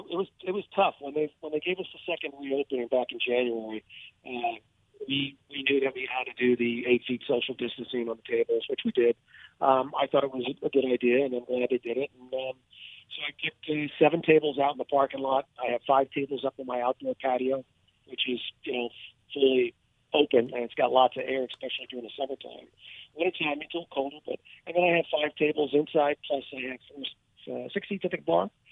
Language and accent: English; New York, United States; moved away as an adult; now in Los Angeles, United States; I grew up in New York. I moved out to L.A. in 79, stayed in the restaurant business pretty much for the whole time I've been out here.